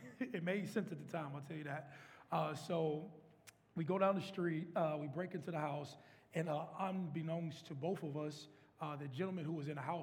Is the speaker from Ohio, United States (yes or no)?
yes; Youngstown, Ohio, United States; But in a nutshell, I'm from Youngstown, Ohio. Grew up in, I like to call it, like, the mid-90s era.